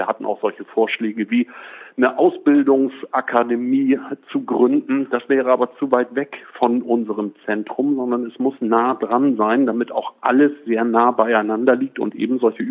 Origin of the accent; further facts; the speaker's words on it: Fehmarn, Schleswig-Holstein, Germany; born there; weil ich auf Fehmarn geboren bin. Ich liebe Fehmarn. Fehmarn ist meine Heimat, da bin ich gerne.